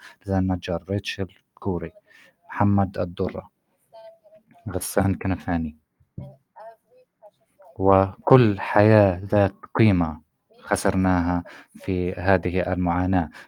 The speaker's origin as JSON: {"language": "Arabic", "country": "Palestine", "said": "لكننا في كفلسطينيين علينا دائما أن نسعى"}